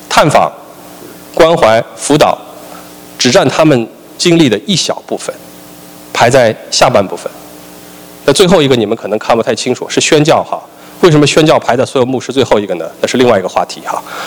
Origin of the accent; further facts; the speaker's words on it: China; 我们中国人的确是一盘散沙